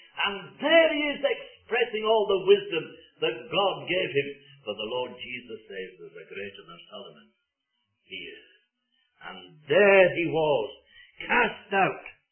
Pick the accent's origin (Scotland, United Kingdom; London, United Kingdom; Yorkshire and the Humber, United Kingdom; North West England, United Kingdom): North West England, United Kingdom; Widnes; born there; No, I'm not a Scot. But I was born in a town, Widnes, in the south of Lancashire, just on the River Mersey.